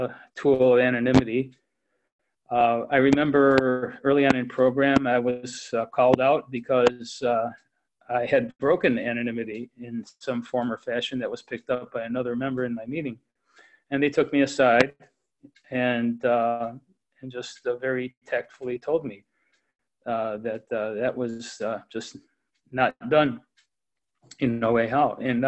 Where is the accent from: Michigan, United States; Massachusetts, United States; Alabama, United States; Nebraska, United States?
Michigan, United States; Sterling Heights; from Sterling Heights, Michigan.